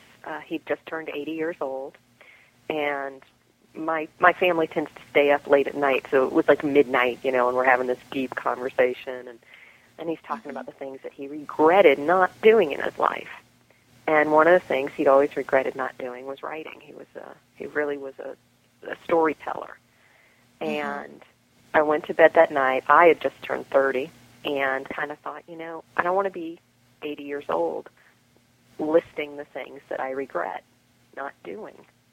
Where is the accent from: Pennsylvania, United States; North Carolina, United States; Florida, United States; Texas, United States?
Florida, United States; Okay. Well, I grew up in Southwest Florida. We moved there when I was only one, and we kind of moved around a lot.